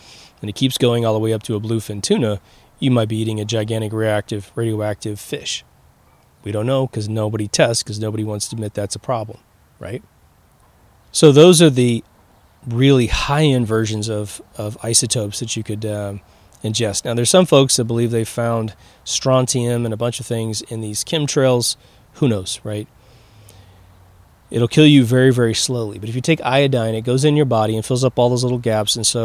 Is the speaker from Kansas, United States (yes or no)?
yes; Kansas, United States; I come from Kansas. There's plenty of farmers out there. We're called rednecks for a reason, right? We're outside all the time working on the fields.